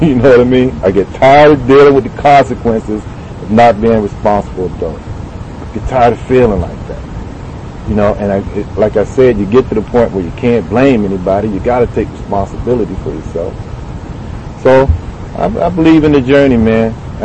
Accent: Virginia, United States; accent: southern; also born or lived in Illinois; I'm from Virginia. You might have picked up the southern accent.

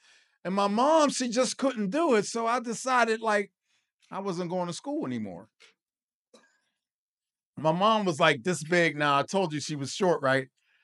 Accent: Pittsburgh, Pennsylvania, United States; So, like I said, I come from Pittsburgh, the South Side, and Beltsuver.

